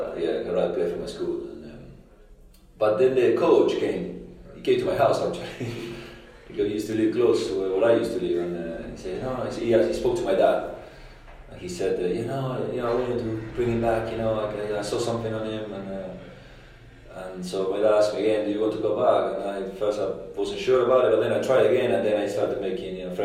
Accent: Buenos Aires, Argentina; I'm from Buenos Aires, the capital, so a big city, a bit like London. I had a lot of friends around, and I had a nice childhood really, working class parents.

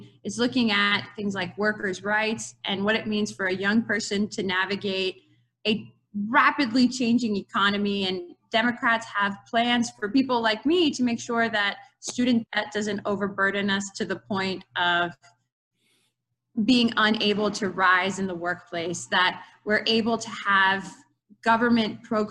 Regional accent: Cuba; now in United States; nunca me he olvidado de mis raíces y del orgullo de ser cubana. Pero más de eso, soy latina.

